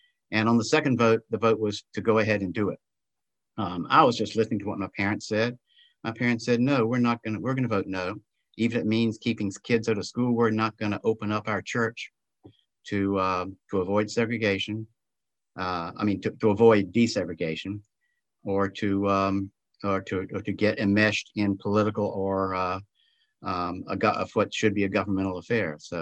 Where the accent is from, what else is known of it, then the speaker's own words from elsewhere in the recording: Charlottesville, Virginia, United States; but growing up in Charlottesville, the high school there and one elementary school, the high school was one of the first five in Virginia to be integrated.